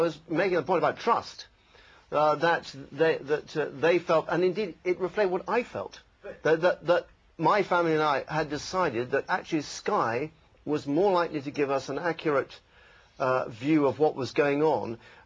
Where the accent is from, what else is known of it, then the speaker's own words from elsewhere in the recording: United Kingdom; And as a Brit, I don't want it to lose that reputation.